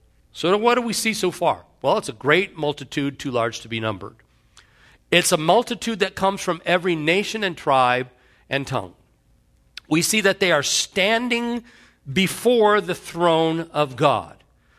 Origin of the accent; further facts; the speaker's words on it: Indiana, United States; Those of you who know me know that I grew up in Indiana, in this little farm town.